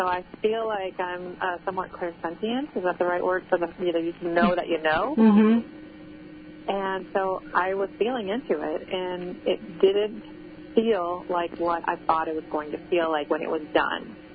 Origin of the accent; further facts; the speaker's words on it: Detroit, Michigan, United States; I grew up in Detroit. Women don't invent things.